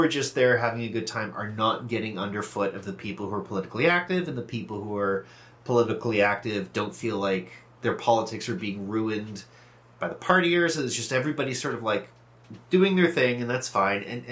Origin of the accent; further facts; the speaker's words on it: Burlington, Ontario, Canada; Like, I grew up in the Burlington area.